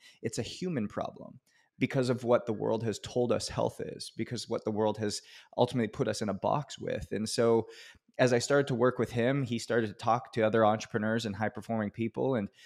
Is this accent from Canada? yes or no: yes; Canada; I was born and raised in Canada, and I grew up playing hockey just like every other kid